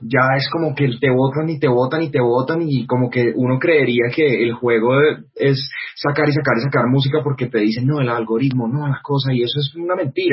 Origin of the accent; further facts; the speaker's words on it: Bogotá, Colombia; born there; also born or lived in Boyacá; mis primeros 3 años yo nací aquí en Bogotá, pero mis primeros 3 años los pasé en una finca en el Cisga con mis abuelos, entonces pues hacía mucho frío, estaba en Boyacá.